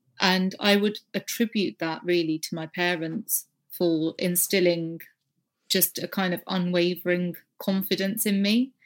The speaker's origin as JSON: {"language": "English", "region": "East of England", "country": "United Kingdom", "tie": "born there", "said": "I was born in Essex."}